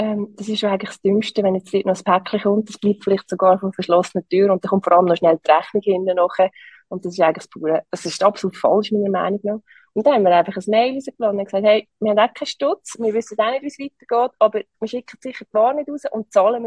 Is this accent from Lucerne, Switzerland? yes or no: yes; Lucerne, Switzerland; in Luzern, meiner Heimat, fehlt so ein bisschen der Designaspekt.